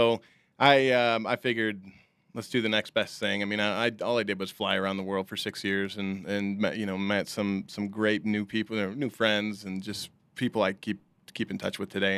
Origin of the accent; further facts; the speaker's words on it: Traverse City, Michigan, United States; I'm from Traverse City, Michigan. It's the cherry capital of the world, so we always had the Cherry Festival